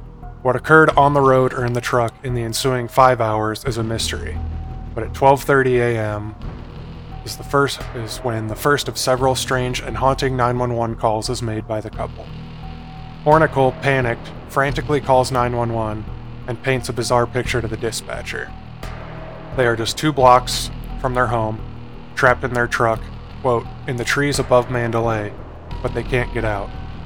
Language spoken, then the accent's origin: English; Omaha, Nebraska, United States; This occurred in my youth in the area where I grew up around Omaha, Nebraska.